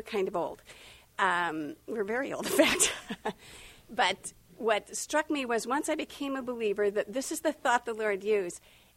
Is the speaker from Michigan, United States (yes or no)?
yes; Michigan, United States; So I'm from Michigan. Somebody will say that accent. I never really think I have one.